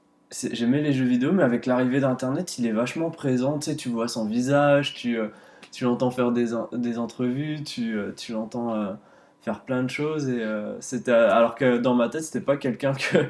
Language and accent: French; France; moved away; j'ai grandi en France au final, donc j'ai les mêmes. Je pense que là, il y a eu un petit décalage depuis que je suis ici, ça va faire 10 ans